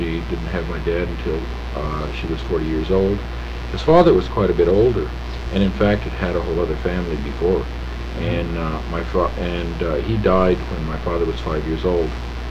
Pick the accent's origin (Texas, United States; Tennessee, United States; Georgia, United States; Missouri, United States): Texas, United States; El Paso; born there; Okay, I was born in El Paso, Texas. I was delivered by a Japanese doctor right before Pearl Harbor, and he split right after that.